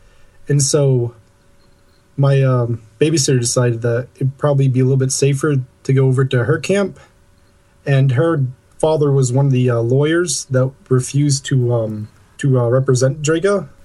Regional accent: New England, United States; I'm from New England, up north.

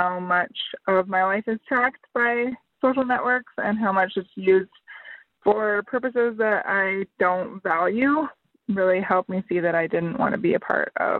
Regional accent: Reno, Nevada, United States; I'm from Reno, Nevada.

